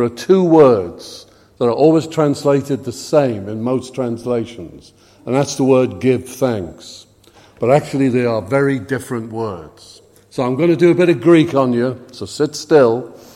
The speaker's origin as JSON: {"language": "English", "town": "Birkenhead", "region": "North West England", "country": "United Kingdom", "accent": "Scouse", "said": "I'm a Scouser, so you might need an interpreter before I'm done here this morning. I come from Birkenhead, which, if you're a true Liverpudlian, you will look down on me."}